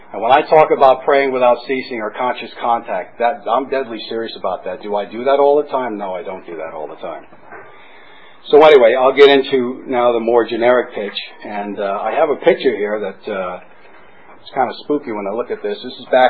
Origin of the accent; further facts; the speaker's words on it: Connecticut, United States; also born or lived in New Jersey; I was born in New Jersey, raised in Connecticut